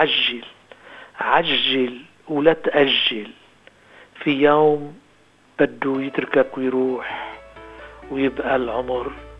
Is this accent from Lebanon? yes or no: yes; Bhouaita, North Governorate, Lebanon; بحويتة طبعا هي ضيعتي ومسجلة على تذكرتي، بس هي كمان مسجلة بقلبي، وهي مش بس البيوت ومش بس الطرقات اللي مشيت عليها ومش بس الحقول اللي لعبت فيها، هي كل هالناس يلي ربيت معهم